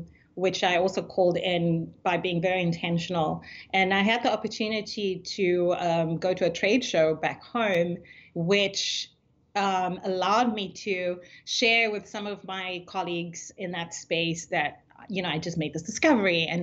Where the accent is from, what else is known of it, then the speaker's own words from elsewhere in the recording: South Africa; even though I'm from South Africa, the way that our racial classifications worked, people like me and where I came from didn't really feel South African enough